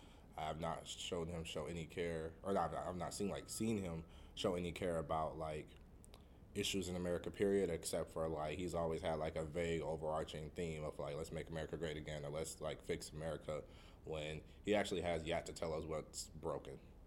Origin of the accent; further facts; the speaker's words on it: Milwaukee, Wisconsin, United States; I'm here from Milwaukee. I'm currently a fourth year student at UWM, hoping to graduate soon and go to medical school.